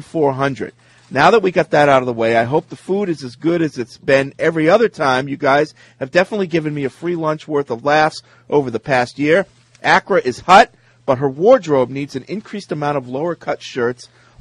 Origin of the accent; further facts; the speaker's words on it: Providence, Rhode Island, United States; born there; My people in Rhode Island, they're very, very loyal. You know, I was born in Providence. I got people down there.